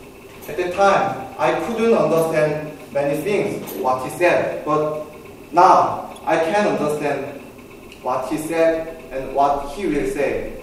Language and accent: English; South Korea; English is a second language; So I answered, "I'm from Korea."